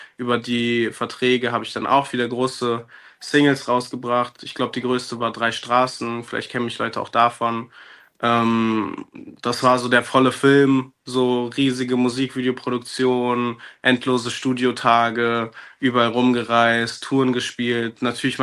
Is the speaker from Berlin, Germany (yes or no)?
yes; Berlin, Germany; ich bin 23 Jahre alt, ich komme aus Berlin